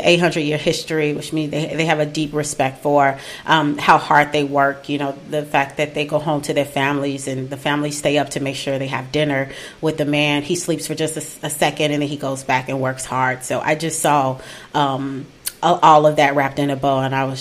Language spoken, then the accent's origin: English; Chicago, Illinois, United States; born or raised there